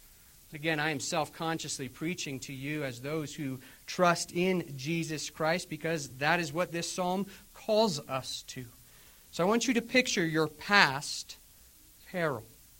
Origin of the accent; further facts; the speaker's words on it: Colorado, United States; Again, I grew up here in Colorado